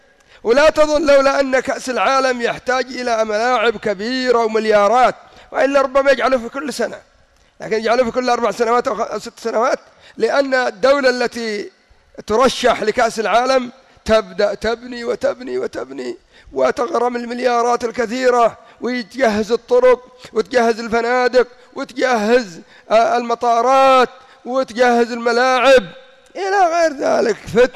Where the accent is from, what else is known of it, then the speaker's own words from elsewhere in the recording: Yemen; رأيتم عندنا في اليمن آخر مرة فاز المنتخب